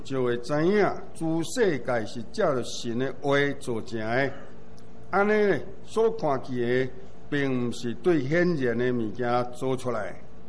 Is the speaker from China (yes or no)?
yes; China; 这就是我们中国人说的，说道生万物，